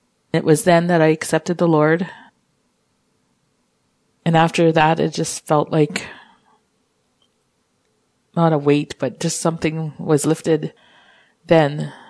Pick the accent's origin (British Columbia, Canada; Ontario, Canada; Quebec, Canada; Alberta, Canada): Alberta, Canada; Kikino; I come from Kikino Métis Settlement here. It's in Alberta. I grew up here in Kikino with my parents and two brothers and three sisters.